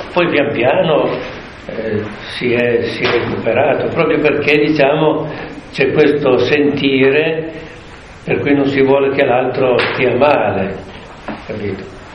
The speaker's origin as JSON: {"language": "Italian", "region": "Emilia-Romagna", "country": "Italy", "said": "io sono un emiliano, quindi lui abitava a Pove, io invece abito a Comacchio"}